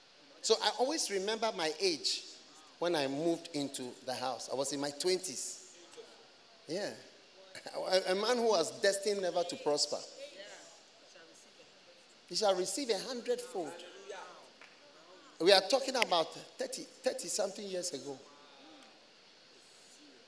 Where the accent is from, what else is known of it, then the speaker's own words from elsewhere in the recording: Ghana; also born or lived in Switzerland; because I'm Swiss also, apart from being Ghanaian. Yes, I'm also Swiss.